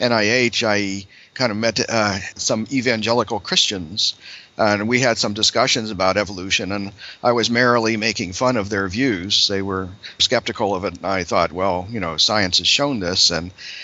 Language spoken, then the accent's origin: English; Altoona, Pennsylvania, United States; born there; I was born in Altoona, Pennsylvania in 1952, and I was born into a Roman Catholic family and was and still am practicing Roman Catholic.